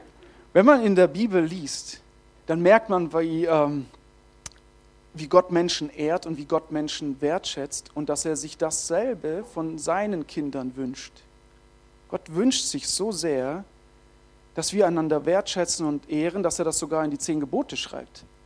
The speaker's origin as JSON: {"language": "German", "region": "Baden-Württemberg", "country": "Germany", "said": "Ja, ich bin Schwabe, ich kann sowas."}